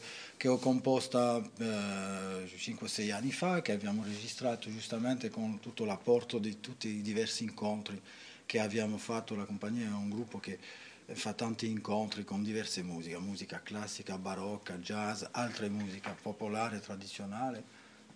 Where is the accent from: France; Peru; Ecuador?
France; Pigna, Corsica; io sono di Pigna